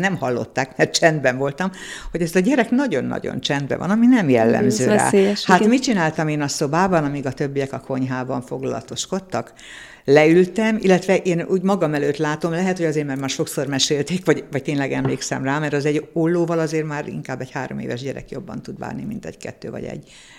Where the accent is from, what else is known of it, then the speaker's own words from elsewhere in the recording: Szolnok, Jász-Nagykun-Szolnok, Hungary; ugye én szolnoki vagyok